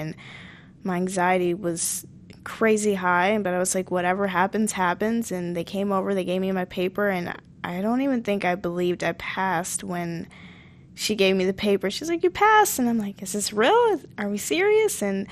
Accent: the South, United States; When I first started, I'm from the South, so I definitely have that Southern personality and often nice.

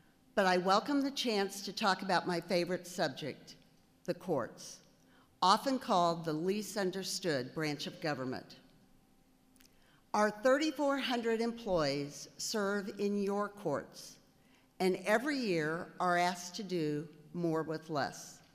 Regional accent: Nevada, Missouri, United States; I am from Nevada in the southwest corner of the state.

